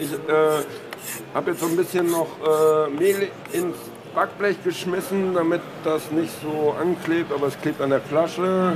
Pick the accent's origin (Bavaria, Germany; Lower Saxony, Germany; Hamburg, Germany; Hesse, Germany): Hamburg, Germany; Ich komme aus Hamburg